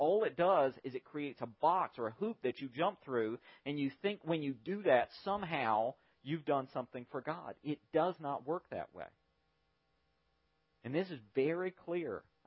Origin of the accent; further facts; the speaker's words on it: Fayetteville, North Carolina, United States; I grew up in the South on, you know, Fayetteville, North Carolina, 70%, 80% humidity all of the time, blazing hot in the summer.